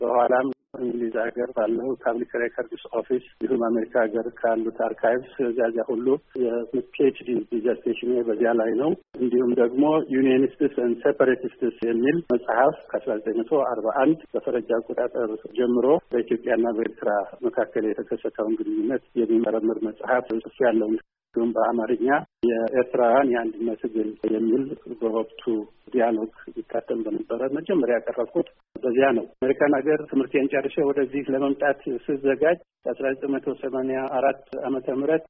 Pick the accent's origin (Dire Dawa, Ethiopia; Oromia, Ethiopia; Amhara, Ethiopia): Amhara, Ethiopia; also born or lived in Begemder; የተወለድኩት በጌምድር ነው። ያደግኩት ጎጃም።